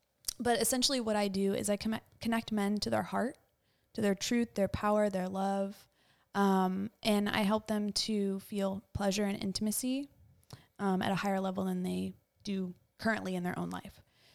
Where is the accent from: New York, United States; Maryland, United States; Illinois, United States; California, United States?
New York, United States; Westchester; now in New York City, United States; I am from Westchester originally, which is the county right outside New York City.